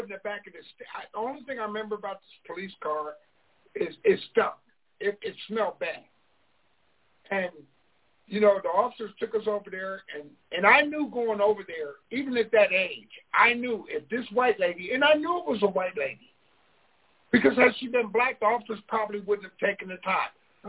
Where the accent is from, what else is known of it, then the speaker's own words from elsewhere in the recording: Harrisburg, Pennsylvania, United States; I'm from Harrisburg, Pennsylvania. You know, I had a bad run-in with Harrisburg police in the north